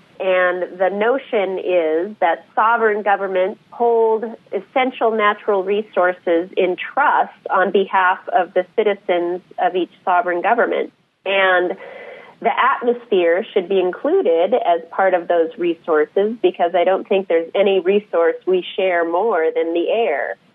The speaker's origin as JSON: {"language": "English", "town": "Seattle", "region": "Washington", "country": "United States", "tie": "born or raised there", "said": "I'm based in Seattle, Washington, and I'm originally from Seattle. I grew up here on the shores of our beautiful Puget Sound, and I was actually born in Washington, D.C."}